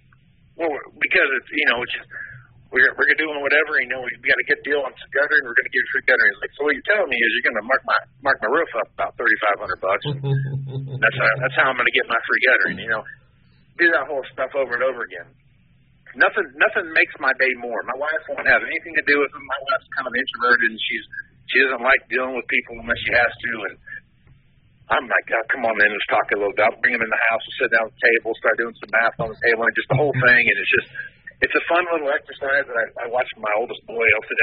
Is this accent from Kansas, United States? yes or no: yes; Wichita, Kansas, United States; So I grew up around Wichita, Kansas, and we were used to getting massive, like, 3-mile-wide tornadoes